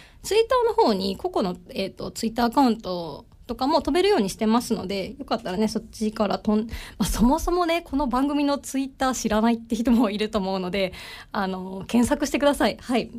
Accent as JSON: {"language": "Japanese", "region": "Osaka", "country": "Japan", "tie": "born or raised there", "accent": "Kansai", "moved": "as an adult", "said": "大阪生まれ大阪育ちでして、もう生粋のもう関西人なんですよ。本当にもうずっと大阪って感じで、ただ今月の初めに関東の方に引っ越してまいりまして、今2週間ぐらいなんですね。"}